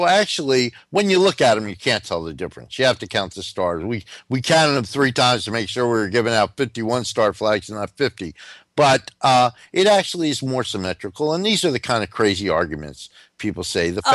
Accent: New Jersey, United States; You know, I'm from New Jersey, so originally, so it was either put a horse's head in your bed or unleash

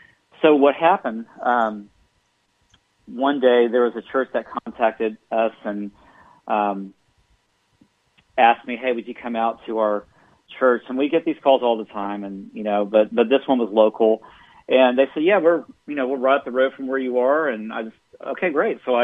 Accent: Houston, Texas, United States; And so I grew up in Houston.

